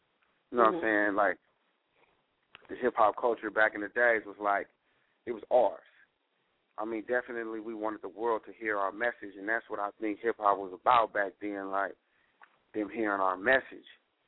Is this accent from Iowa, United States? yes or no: no; California, United States; accent: Californian; I got my accent as far as coming from California